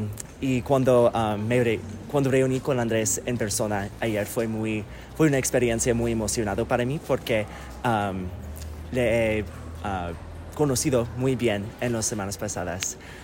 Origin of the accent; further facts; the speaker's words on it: United States; sino solamente los Estados Unidos, de donde soy yo